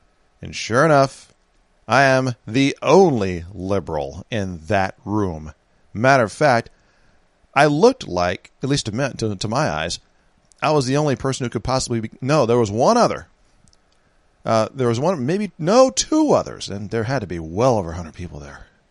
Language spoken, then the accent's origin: English; San Francisco, California, United States; I just mentioned that I was from San Francisco because he talked about Berkeley.